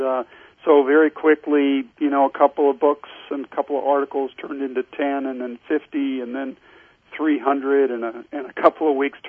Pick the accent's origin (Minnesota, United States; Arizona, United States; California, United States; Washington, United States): California, United States; I'm a sailor and a surfer, and I grew up on the California coast doing those things